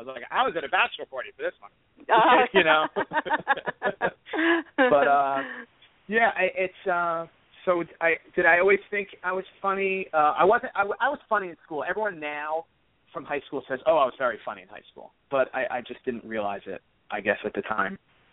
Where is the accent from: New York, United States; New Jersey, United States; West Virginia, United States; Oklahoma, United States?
New Jersey, United States; Marlboro; being brought up in the East Coast, and I was raised in New Jersey in Marlboro, Monmouth County, all my friends were funny.